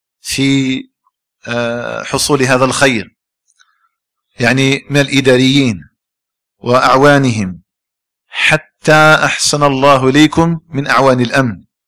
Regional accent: Algeria; اللهم اجعل بلدنا الجزائر آمنا مطمئنا

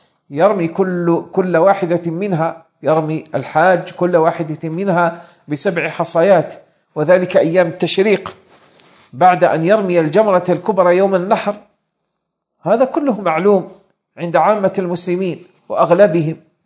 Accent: Algeria; ورابغ الآن صارت ميقات لأهل المغرب، وهو ميقات أهل بلدنا الجزائر

